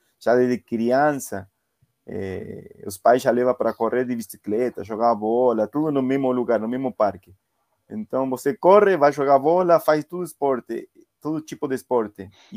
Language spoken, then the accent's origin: Portuguese; La Plata, Buenos Aires Province, Argentina; Portuguese is a second language; De La Plata, província de Buenos Aires. Minha família mora a 50 quilômetros de Buenos Aires.